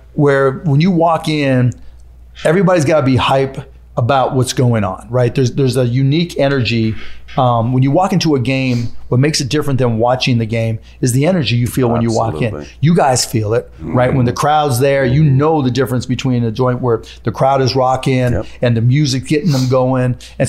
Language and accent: English; Pittsburgh, Pennsylvania, United States; I grew up in Pittsburgh. It was Steelers, Penguins, Pirates, right? There wasn't an NBA team.